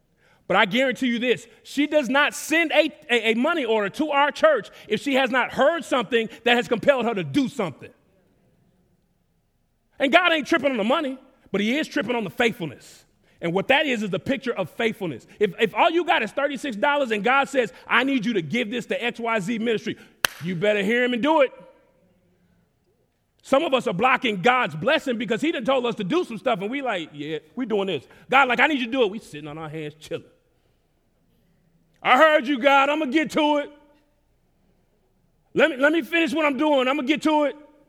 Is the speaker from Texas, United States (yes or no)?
yes; Dallas, Texas, United States; I grew up in Dallas, and every year in the fall, we would have this day where we got to not go to school.